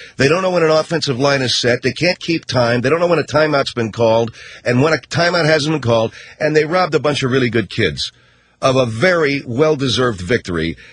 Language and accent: English; United States; I just do an entertaining radio show, and I speak my mind as an American, not as a jackass.